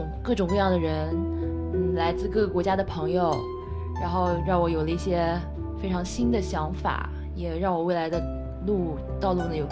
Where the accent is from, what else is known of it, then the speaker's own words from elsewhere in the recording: China; 我刚去的时候呢，也是走这个我们中国人的传统路线